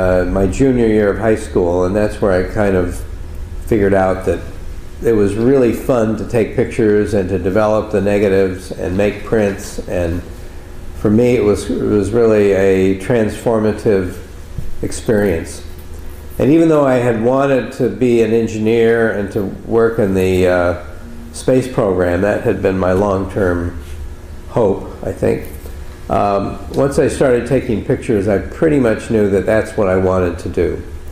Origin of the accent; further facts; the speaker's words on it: Salt Lake City, Utah, United States; I'm a photographer. I grew up in Salt Lake City, Utah, in the western part of the U.S.